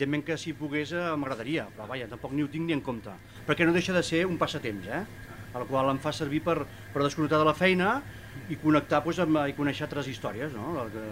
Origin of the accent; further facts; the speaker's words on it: Sant Llorenç Savall, Catalonia, Spain; he fet com una mena d'homenatge al meu poble, no? Sant Llorenç Savall.